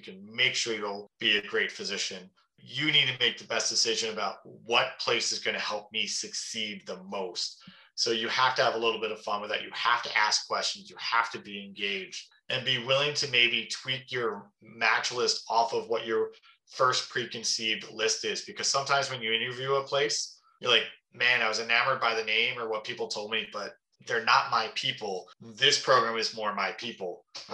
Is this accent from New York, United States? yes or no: no; Philadelphia, Pennsylvania, United States; moved away as an adult; So I'm born and raised in Philadelphia, huge Philadelphia sports fan, have just never left the city till I moved to rural Pennsylvania.